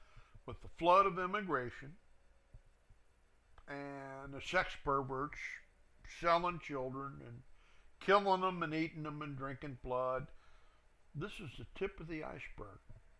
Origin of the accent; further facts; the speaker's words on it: Cincinnati, Ohio, United States; I was born and raised in Cincinnati. We had segregated schools. We had segregated neighborhoods, segregated restaurants. That's not the South. That's in Ohio.